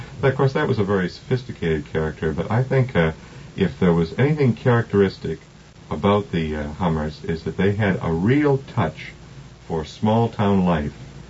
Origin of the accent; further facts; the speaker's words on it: Midwest, United States; Well, I'm from the Midwest, and I think many times people who are from there tend to think, oh, people behave in a particular sort of way and live particular sort of lives.